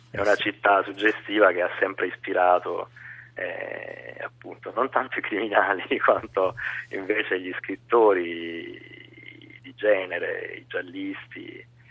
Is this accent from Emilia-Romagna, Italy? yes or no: no; Taranto, Apulia, Italy; Io poi sono di Taranto, per cui sono sensibile in questo momento alla questione ambientale